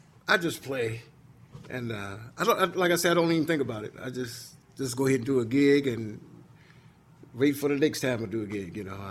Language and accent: English; Indianapolis, Indiana, United States; if I tell them I'm from Indianapolis, first thing that people want to know, did you go to Attucks?